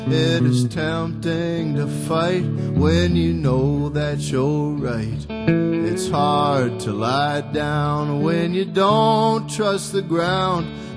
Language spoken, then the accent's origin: English; United States; I wish I knew one in your language, but I don't, because I'm an American.